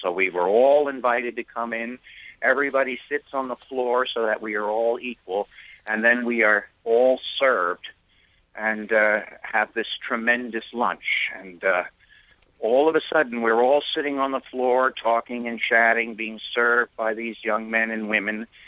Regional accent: United States; as a Christian, as an American, as a human being

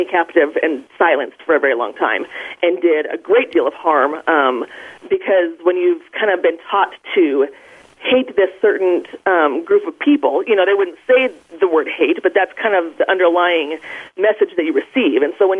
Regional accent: Colorado Springs, Colorado, United States; I was raised in Colorado Springs, Colorado, which is and continues to be a very conservative, evangelical-based religious town.

